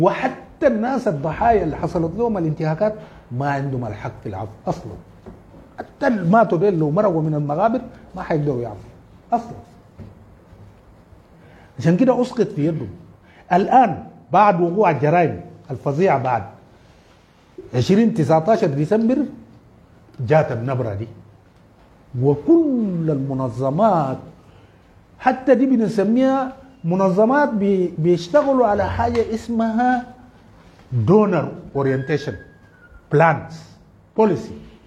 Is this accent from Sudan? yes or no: yes; Darfur, Sudan; لكن في ظل هذه الظروف انا من دارفور